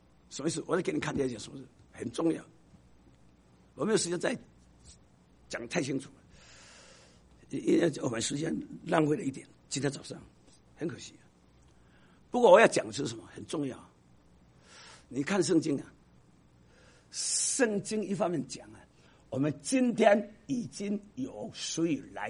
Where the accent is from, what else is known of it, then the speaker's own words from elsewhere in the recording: China; now in United States; 从我的背景，从我的种族，我是中华民族，我是中国人，从我的法律上， 我是什么？美国人，我可以投美国总统。